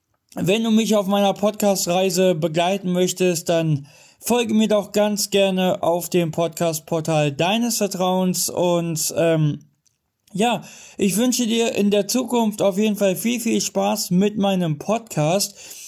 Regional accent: Kassel, Hesse, Germany; born there; now in Bad Arolsen, Germany; bin eine Transfrau. Geboren in Kassel, wohne in Bad Arolsen, zum Zeitpunkt der Podcast-Episode auch circa 10 Jahre schon.

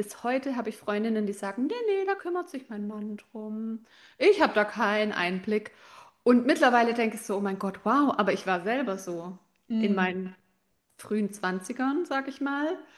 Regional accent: Baden-Württemberg, Germany; wie man bei uns im Schwabenland sagt

